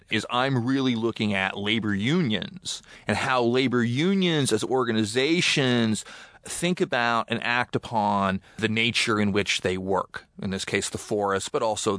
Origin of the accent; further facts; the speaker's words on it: Springfield, Oregon, United States; So in some ways, I think growing up in Springfield, if anything, made me feel that divide and those questions even more because the cultural divide was right there.